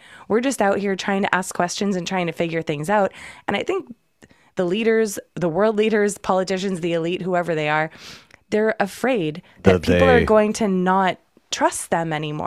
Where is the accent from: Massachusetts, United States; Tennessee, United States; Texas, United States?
Massachusetts, United States; now in California, United States; in California, but I'm from Massachusetts originally.